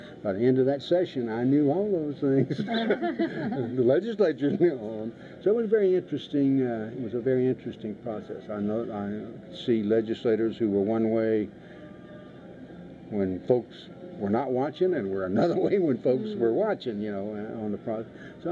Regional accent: Raleigh, North Carolina, United States; also born or lived in Oklahoma / Wilmington; I was born in Oklahoma. My father, you got that part. Then I came back and we went to Wilmington. He got a job with the state, so we went to Raleigh, and I went to Broughton High School in Raleigh

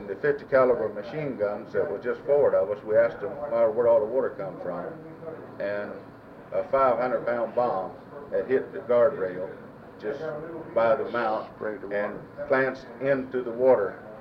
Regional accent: Goldsboro, North Carolina, United States; Well, the North Carolina, since I was born and raised around Goldsboro, being my home state

